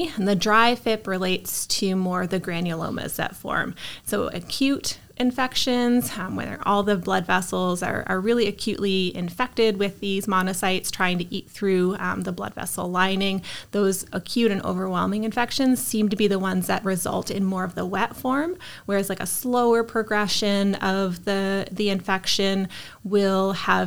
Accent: East Coast, Canada; now in Guelph, Canada; So I'm originally from the East Coast. I came to Guelph with the intention of being here for a year to do my internship in small animal medicine and surgery.

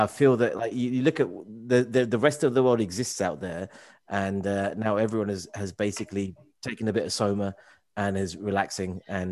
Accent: United Kingdom; I think the thing is that we seem to beat ourselves up as British folk

